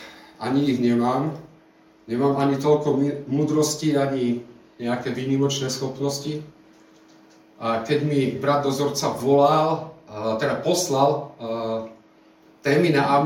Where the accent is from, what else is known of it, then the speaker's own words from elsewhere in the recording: Čepčín, Žilina Region, Slovakia; Ja som vyrastal v malom Čepčine a tam nie je kostol.